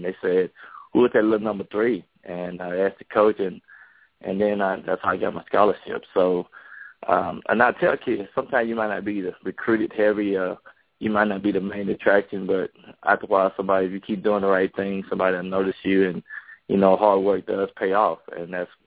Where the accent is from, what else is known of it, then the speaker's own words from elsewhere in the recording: Texarkana, Texas, United States; And I grew up on the Texas side of a population about 60,000 people over there.